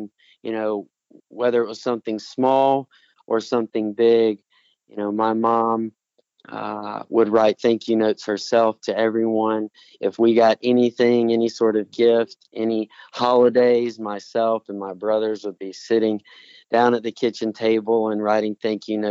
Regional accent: Mississippi, United States; born there; also born or lived in Alabama / Georgia / Tennessee / South Carolina; So I was born in Mississippi and spent a few years there. But my dad is in business and sales, and as that goes, kind of working up the ladder and into different positions. I spent some time in Alabama, Georgia, Tennessee, but my family and I ended up in South Carolina going on 13 years ag

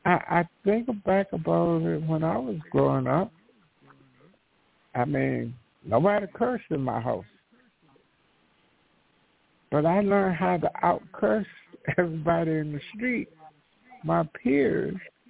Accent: the South, United States; I grew up in the South, on a farm, agriculture community.

